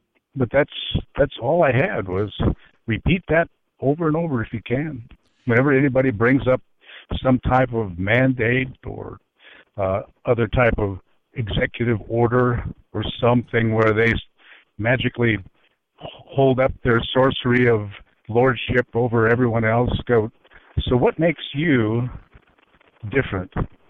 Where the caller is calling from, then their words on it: Metropolis, Illinois, United States; I'm calling from Metropolis.